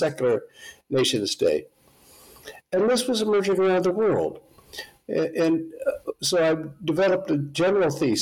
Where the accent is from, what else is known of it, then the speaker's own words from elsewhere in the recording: United States; Well, what can I tell you? I'm an American. I have German immigrant background, and I've always been interested in religion and politics.